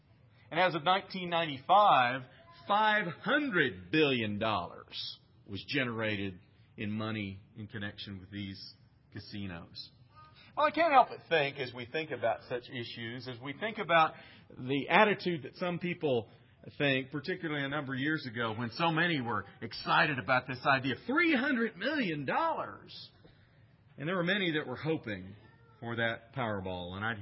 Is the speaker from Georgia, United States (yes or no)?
no; Missouri, United States; now in Texas, United States; When I was a little boy, there was not legal lotteries that existed where I grew up in Missouri, and I think the same was true probably here in Texas